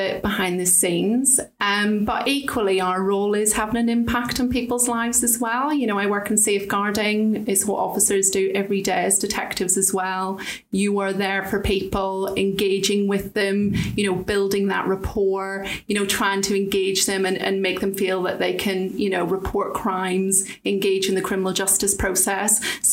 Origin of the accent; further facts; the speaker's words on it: Northern Ireland, United Kingdom; moved away as an adult; You had 18 weeks training and I moved from Northern Ireland.